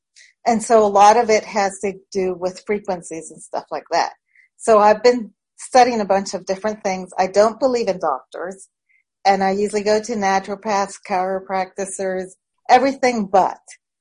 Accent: Venezuela; now in Austin, United States; I live in Austin. I'm originally from Venezuela.

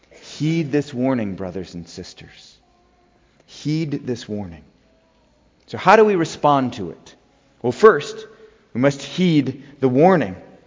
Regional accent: Wisconsin, United States; Many of you know that I grew up in Wisconsin

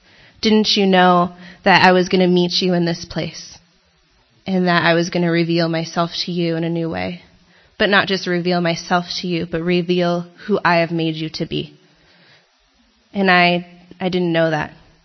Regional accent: Los Angeles, California, United States; I'm from Los Angeles. I actually live there.

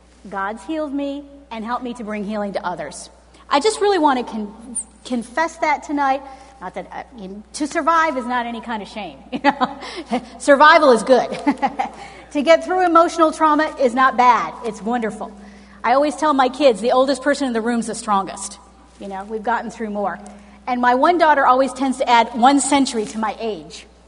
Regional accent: Detroit, Michigan, United States; I'm from Detroit. I can be as intellectual as possible.

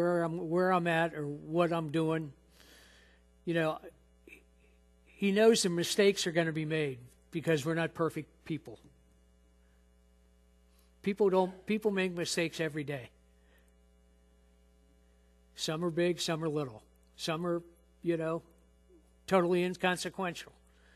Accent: Reading, Ohio, United States; And I can remember, I grew up in Reading, Ohio, and I can remember going down to Frisch's down on Reading Road in Roselawn

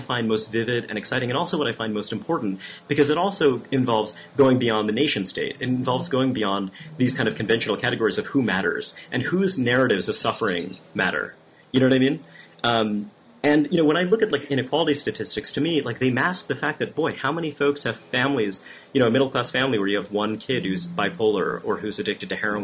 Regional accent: Brooklyn, New York, United States; I grew up in Flatbush

